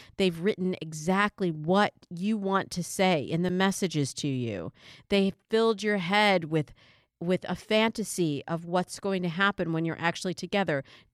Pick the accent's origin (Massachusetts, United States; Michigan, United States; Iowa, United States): Michigan, United States; now in California, United States; followed by Texas, Florida, Michigan, my home state, and New York, my sometime state.